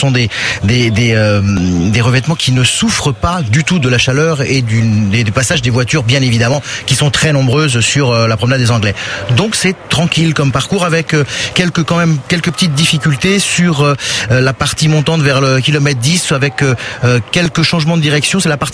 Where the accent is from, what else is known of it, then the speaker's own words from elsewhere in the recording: Hauts-de-France, France; Moi je suis du Nord.